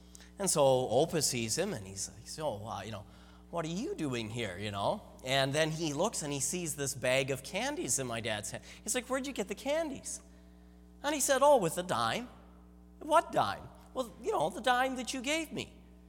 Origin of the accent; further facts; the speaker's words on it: Canada; My mom, she was from India, came to Canada 40 or so years ago. My dad was, though, from Canada, born here, but yeah, I'm a Canadian